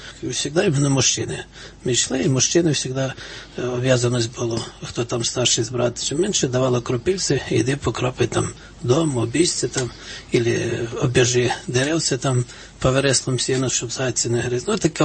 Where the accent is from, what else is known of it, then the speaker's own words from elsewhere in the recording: Lviv Oblast, Ukraine; Вообще из нашего села, откуда я сам родом из Львовской области